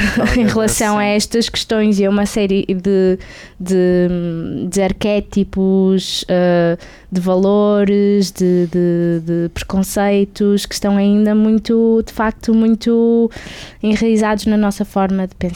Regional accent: Porto, Portugal; eu vivo no Porto e sou do Porto.

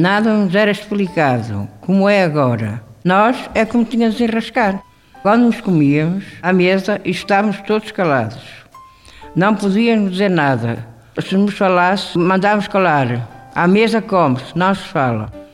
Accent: Abação, Braga, Portugal; Tenho 63 anos e tenho mais experiência quando era mais nova. Sou de Abação.

